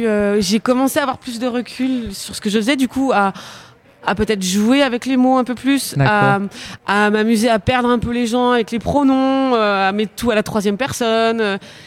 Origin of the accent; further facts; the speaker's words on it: Geneva, Switzerland; j'ai grandi à Genève.